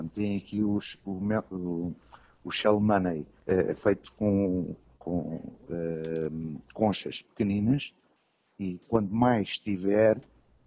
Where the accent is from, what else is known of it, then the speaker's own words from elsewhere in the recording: Portugal; Eu é com orgulho que digo que sou português, porque sou português e com muito orgulho